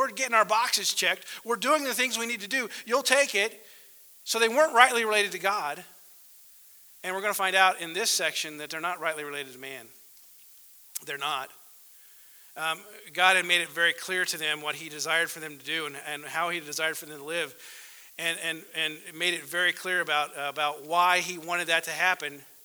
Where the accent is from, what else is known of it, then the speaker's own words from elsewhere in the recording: Kansas, United States; I'm from Kansas, been born and bred in Kansas